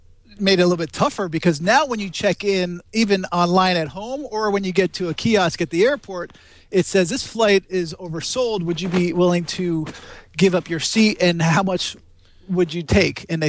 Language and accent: English; Connecticut, United States; now in California, United States; Even when I'm home in California, I'm like, I cannot believe I'm in California because I grew up in Connecticut.